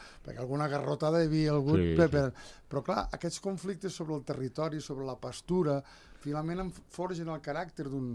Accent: Andorra; Som andorrans, i aquí conto també els residents, que també ho són, som andorrans

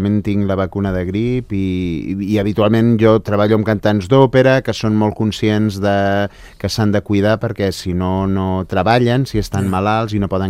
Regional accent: Andorra; Jugàvem allà, i a l'hivern jugàvem amb la neu, i anàvem amb trineu, i a l'estiu jugàvem per la muntanya

